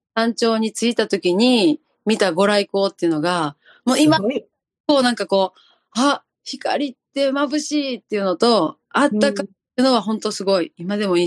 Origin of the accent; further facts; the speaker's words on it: Ise, Mie, Japan; 私、愛県の伊勢市というところで、本当に内宮さんに歩いて、行けるっていうところで生まれ育ちました。